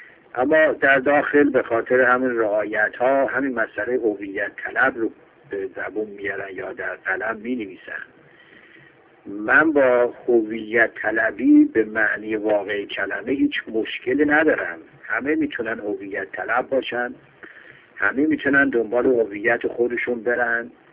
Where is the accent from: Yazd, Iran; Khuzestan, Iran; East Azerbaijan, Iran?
East Azerbaijan, Iran; Tabriz; born there; من در تبریز به دنیا اومدم، تبریزی هستم